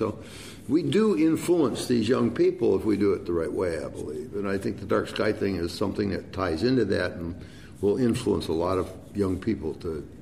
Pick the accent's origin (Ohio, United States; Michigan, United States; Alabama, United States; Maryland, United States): Michigan, United States; Detroit; moved away; But they left my hometown pretty high and dry. And I realized that that was not the place for me to stay either, because nothing was going to happen.